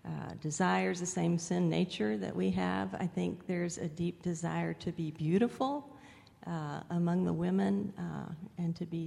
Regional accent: United States; I think one thing, going in as an American, I really didn't know how I would be received in that culture.

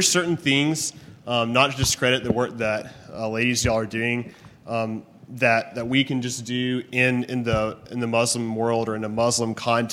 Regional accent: Alabama, United States; I'm from Alabama, and there's a lot of controversy going on in our state in terms of legal immigration from Latin countries, particularly Mexico.

